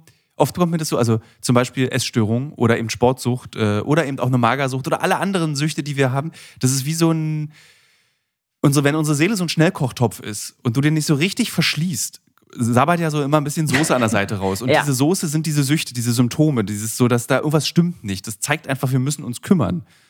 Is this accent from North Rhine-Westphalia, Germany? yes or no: no; Berlin, Germany; als Berliner fand ich das natürlich so, was für eine Verrückte.